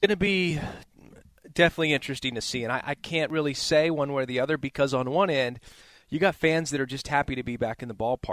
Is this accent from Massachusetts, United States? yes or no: no; California, United States; I played in Oakland. I grew up in the Bay Area.